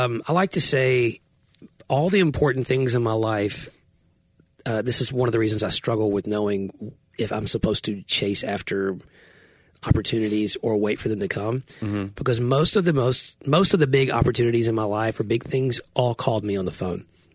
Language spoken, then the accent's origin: English; Tennessee, United States; She's from Austin Peay. I'm from Tennessee.